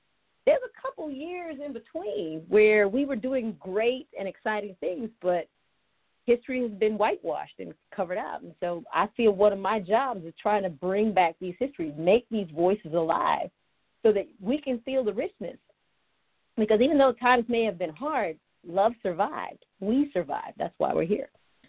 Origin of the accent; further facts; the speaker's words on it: United States; I'm American, but, you know, it's just, once again, they stop at 1888.